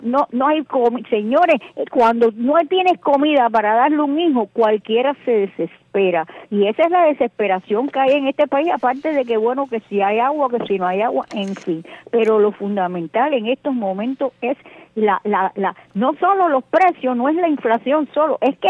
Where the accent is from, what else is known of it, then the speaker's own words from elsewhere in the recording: Cuba; porque claro, somos cubanos